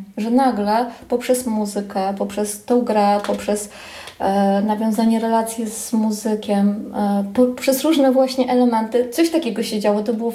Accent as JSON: {"language": "Polish", "town": "Lublin", "region": "Lublin Voivodeship", "country": "Poland", "lives_now": "Olsztyn, Poland", "said": "Ja jestem z Lublina i do Olsztyna przeprowadziłam się za mężem, tak."}